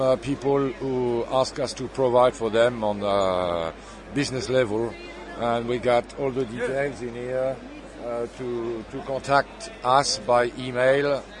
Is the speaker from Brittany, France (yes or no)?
yes; Brittany, France; English is a second language; now in United Kingdom; Personally, I come from Brittany.